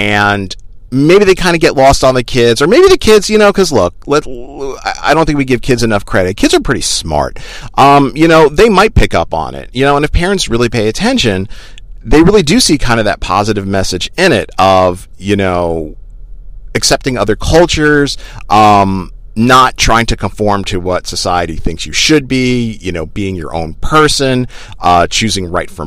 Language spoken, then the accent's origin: English; United States; you know, I'm an American. My wife is Asian.